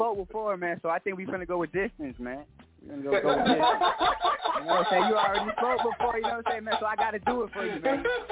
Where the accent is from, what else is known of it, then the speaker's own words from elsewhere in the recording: Florida, United States; also born or lived in Teaneck, New Jersey; I'm the only one. Actually, I was born in Jersey, in Teaneck, New Jersey. But we came down to Florida when I was like 1 or 2 years old. But everybody else, the whole fam's from New York.